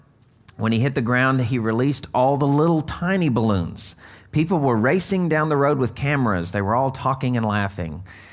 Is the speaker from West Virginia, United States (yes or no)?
no; Arkansas, United States; okay, I'm from Arkansas, I know these things, that is usually a hick phrase, okay?